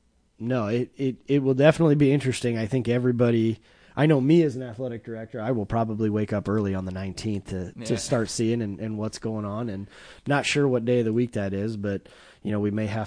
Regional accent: Lisle, Illinois, United States; You know, because I kind of kept up back from my hometown in Lisle.

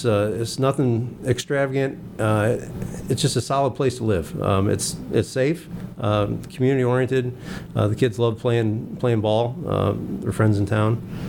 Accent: Taylor Ridge, Illinois, United States; Personally, I grew up in the area. I grew up around Taylor Ridge anyway, so I've been out and around. Not a stranger to these parts.

